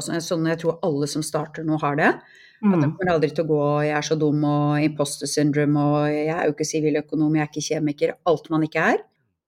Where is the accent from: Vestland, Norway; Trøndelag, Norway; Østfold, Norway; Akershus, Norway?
Akershus, Norway; Bærum; now in Drammen, Norway; Jeg har vokst opp i Bærum, jeg bor nå i Drammen, men vi hadde et småbruk i Volden i Asker der jeg vokste opp, hvor besteforeldrene mine bodde.